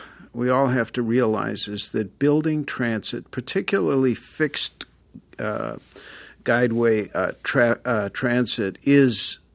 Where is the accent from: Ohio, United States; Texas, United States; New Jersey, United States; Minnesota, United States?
Minnesota, United States; Minneapolis; my hometown of Minneapolis has just a few years ago opened its first light rail line